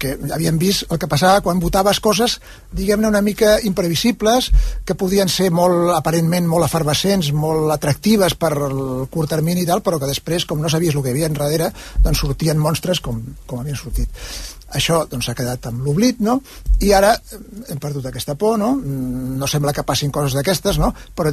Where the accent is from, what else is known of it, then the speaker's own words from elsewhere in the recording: Tarragona, Catalonia, Spain; Jo és que sóc molt de Tarragona, i tinc molta família